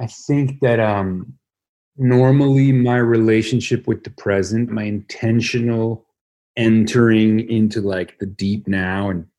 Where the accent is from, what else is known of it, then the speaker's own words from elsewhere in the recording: Venezuela; I grew up in Venezuela, and I grew up very privileged in Venezuela